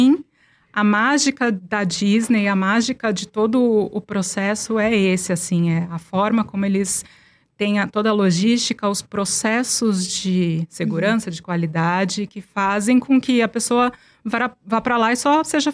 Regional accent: Santos, São Paulo, Brazil; Eu sou de Santos

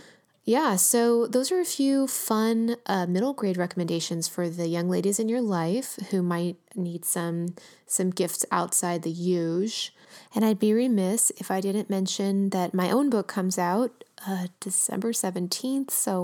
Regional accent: Los Angeles, California, United States; This book takes place in my hometown, working class

